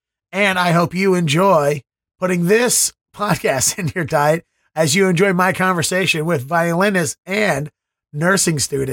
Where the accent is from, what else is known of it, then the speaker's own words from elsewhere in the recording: Baltimore, Maryland, United States; also born or lived in Washington, United States; now in Boston, United States; I grew up in Baltimore.